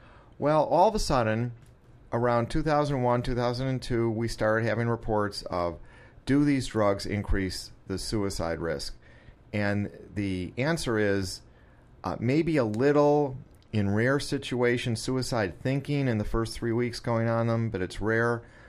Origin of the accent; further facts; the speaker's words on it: Chicago, Illinois, United States; And I grew up around Chicago. We did the same thing.